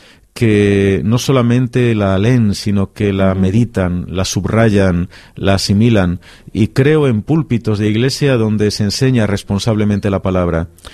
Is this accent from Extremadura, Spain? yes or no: no; Madrid, Community of Madrid, Spain; born there; yo nací nací en Madrid un 8 de abril de hace demasiados años.